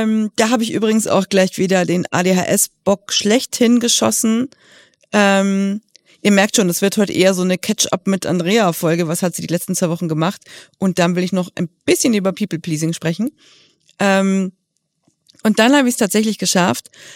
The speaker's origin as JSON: {"language": "German", "town": "Cologne", "region": "North Rhine-Westphalia", "country": "Germany", "said": "fast eine ganze Woche weg von zu Hause, in Kölle, meiner alten Heimat"}